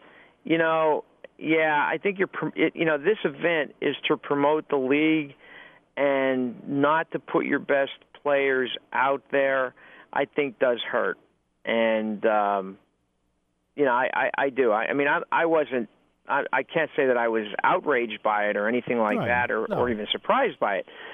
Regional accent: Pennsylvania, United States; and I grew up in Eastern Pennsylvania. I work in Eastern Pennsylvania.

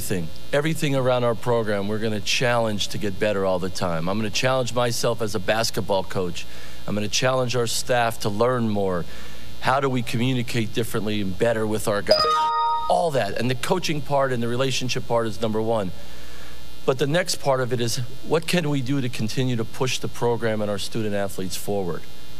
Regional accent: Pennsylvania, United States; I'm 2 hours away. I grew up in Schuylkill County.

